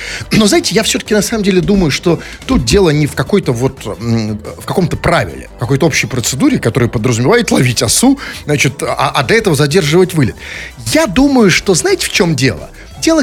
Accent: Saint Petersburg, Russia; И мы в Питере, на самом деле, настоящие петербуржцы, или, как говорят они, питерцы

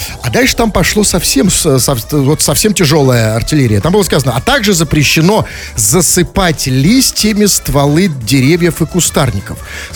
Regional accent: Saint Petersburg, Russia; Как мы, петербуржцы, культурная столица.

